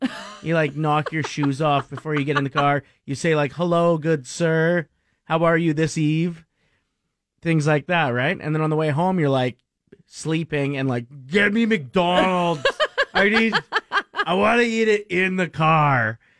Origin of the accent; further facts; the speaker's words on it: Maidstone, South East England, United Kingdom; She's from Maidstone, my hometown.